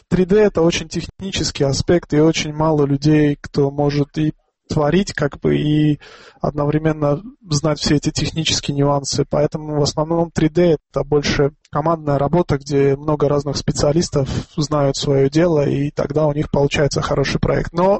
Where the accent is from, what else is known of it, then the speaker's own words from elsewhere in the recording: Dushanbe, Tajikistan; moved away as an adult; also born or lived in Ankara, Turkey; Родился я и вырос в Душанбе.